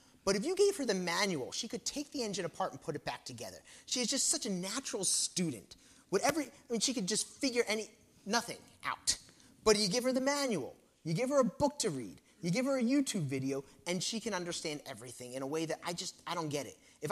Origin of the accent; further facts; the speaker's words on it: East Coast, United States; I'm from the East Coast.